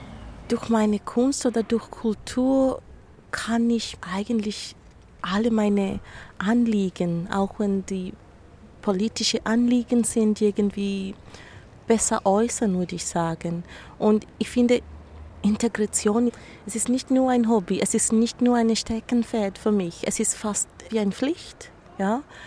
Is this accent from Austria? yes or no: no; Kenya; now in Switzerland; Ich fühle mich durchaus als Schweizerin. Ich habe mittlerweile so viel Zeit in der Schweiz verbracht als in meiner Geburtsheimat Kenia. Also ich würde sagen, ich bin so viel Schweizerin wie Kenianerin.